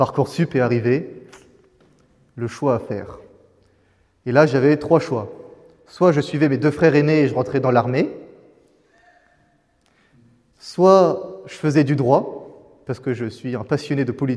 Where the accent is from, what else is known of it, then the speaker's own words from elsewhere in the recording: Blanzay, Nouvelle-Aquitaine, France; Je suis du Poitou. J'habite dans un petit village qui s'appelle Blanzé, dans le 86. Petit village de 800 habitants, mais une grande paroisse.